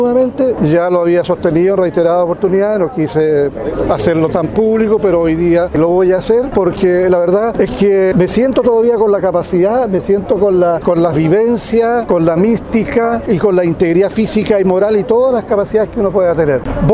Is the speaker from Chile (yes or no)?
yes; Río Negro, Los Lagos, Chile; born there; quiero ser diputado por mi zona, donde yo nací, Río Negro.